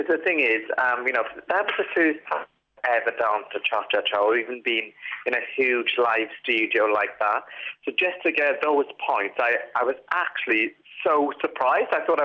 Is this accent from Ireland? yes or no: no; Merthyr Tydfil, Wales, United Kingdom; I'm from Merthyr Tydfil. I'm used to people shouting at me.